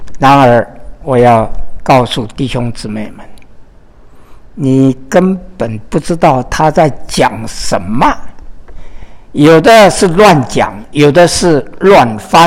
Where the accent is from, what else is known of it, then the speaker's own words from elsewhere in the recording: Fujian, China; 特别是我的故乡啊福建省，听说是方言最多的，隔几里啊就不同的方言啊。